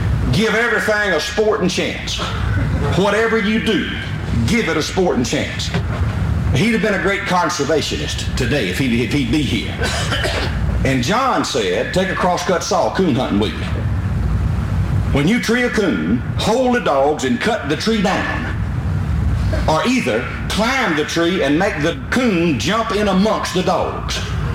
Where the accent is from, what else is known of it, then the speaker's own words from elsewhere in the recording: Liberty, Mississippi, United States; I come from Route 4, Liberty, Mississippi. Now, that's 12 miles west of Macomb, Mississippi, 65 miles due northeast of Baton Rouge, Louisiana, and 116 miles due north of New Orleans, Louisiana. It was there that I first saw the light of day